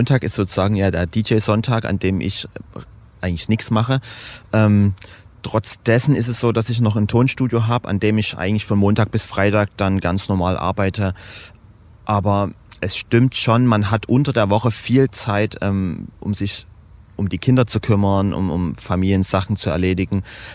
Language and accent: German; Dresden, Saxony, Germany; Ich komme aus Kleinschachwitz, von daher ist die Gegend unten eigentlich meine Lieblingsgegend, weil die relativ ruhig ist und ich mag es ruhig durch die Elbe.